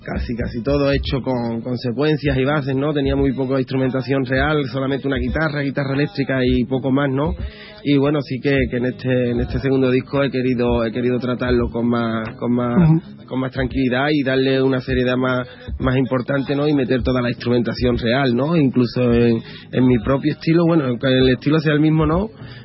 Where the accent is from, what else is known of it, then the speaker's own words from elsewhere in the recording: Huelva, Andalusia, Spain; now in Seville, Spain; Sí, soy de Huelva. Estoy, bueno, ahora mismo estoy viviendo en Sevilla, pero soy de Huelva, ¿no? De toda la vida.